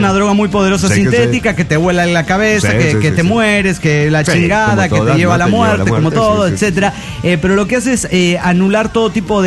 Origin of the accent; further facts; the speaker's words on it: Costa Rica; de Costa Rica.